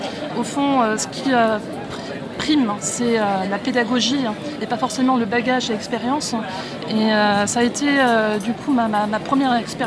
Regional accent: Nantes, Pays de la Loire, France; Alors, mon parcours, alors je viens de Nantes à l'origine et j'ai fait mon baccalauréat option sciences.

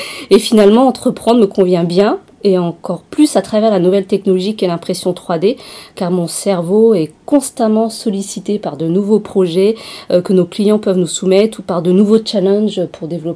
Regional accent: Centre-Val de Loire, France; now in Tours, France; Alors, je ne suis pas tourangelle d'origine. Je viens du Loiret, en fait, dans le 45. Je suis venue faire mes études à Tours.

